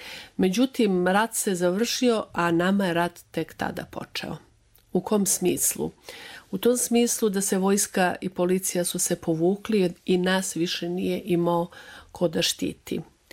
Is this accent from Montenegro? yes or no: no; Lešak, Mitrovica District, Kosovo; also born or lived in Pristina; U tom severnom delu se nalazi moje mesto Lešak, gde sam ja rođena i gde sam živela i odakle sam i gde sam došla iz Prištine.